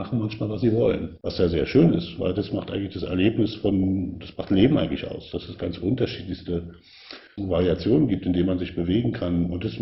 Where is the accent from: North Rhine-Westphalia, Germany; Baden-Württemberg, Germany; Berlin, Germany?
Berlin, Germany; ich komme ja aus Ost-Berlin